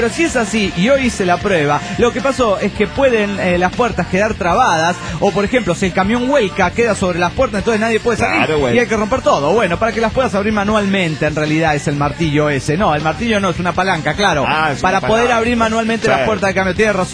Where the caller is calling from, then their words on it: Tijuana, Baja California, Mexico; de Tijuana!